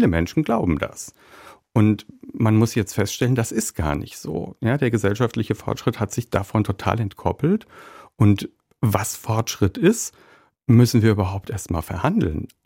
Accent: Frankfurt, Hesse, Germany; Also ich bin ja 1978 geboren in Frankfurt am Main und bin groß geworden und sozialisiert in den 90ern.

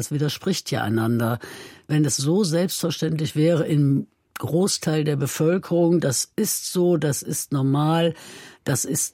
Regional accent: Cologne, North Rhine-Westphalia, Germany; aber ich komme selbst aus Köln.

